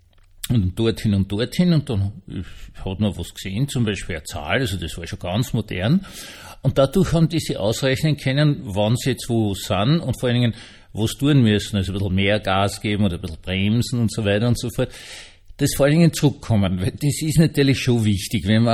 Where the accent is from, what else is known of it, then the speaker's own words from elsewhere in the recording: Austria; Und außerdem hätte es mir sowieso als Österreicher am besten gefallen, wenn es eine Kaiserin wäre, weil dann könnte man ja unseren Bundeskanzler mit ihr verheiraten.